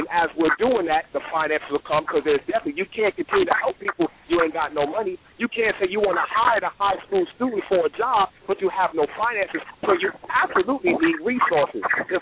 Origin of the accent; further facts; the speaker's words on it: New York City, New York, United States; Now, listen, I'm from New York City. All we did was play ball.